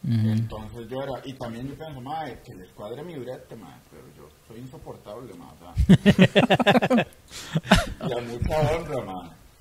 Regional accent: Tibás, San José, Costa Rica; yo soy de Tibás, güey. Yo nací en Tibás y la mayor parte de mi tiempo fue en Tibás. También fue en un barrio pegando con Moravia, entonces no era un barrio tan, o sea, como no era la León 13.

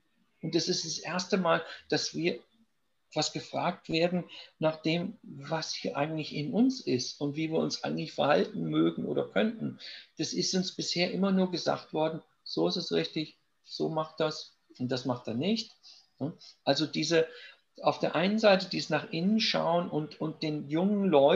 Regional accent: Germany; moved away as an adult; now in United Kingdom; Und ich meine, ich bin Deutscher, ich lebe seit 1982, nicht immer die ganze Zeit, aber die meiste Zeit in Großbritannien.

